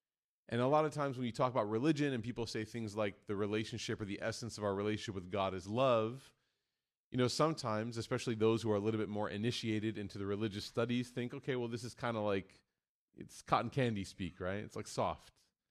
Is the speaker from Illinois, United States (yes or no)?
yes; Chicago, Illinois, United States; now in Dallas, United States; as a Chicagoan, I made the mistake of, driving.